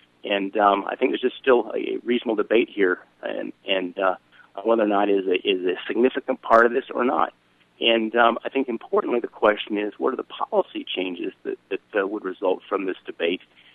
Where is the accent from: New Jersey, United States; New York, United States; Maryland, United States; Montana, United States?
Montana, United States; I grew up in Montana.